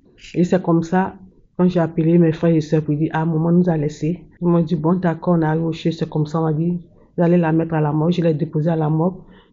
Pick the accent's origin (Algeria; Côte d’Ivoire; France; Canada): Côte d’Ivoire; je suis ivoirienne. Mon histoire, c'est la dernière demeure de ma mère. Quand j'étais en Afrique